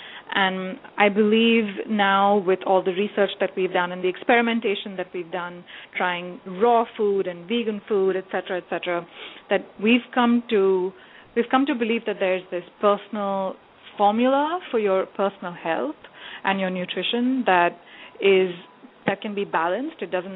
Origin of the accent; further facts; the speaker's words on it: India; I'm originally from India, so my family, my husband's family, everyone is back home there.